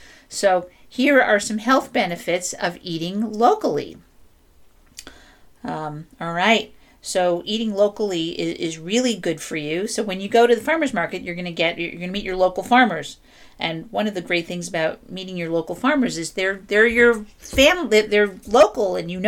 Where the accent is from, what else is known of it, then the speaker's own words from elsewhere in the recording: New Jersey, United States; I'm from New Jersey.